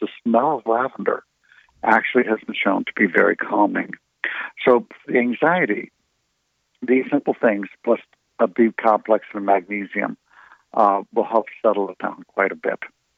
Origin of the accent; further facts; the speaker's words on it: Cleveland, Ohio, United States; Because I grew up in Cleveland, Ohio, in a concentration camp family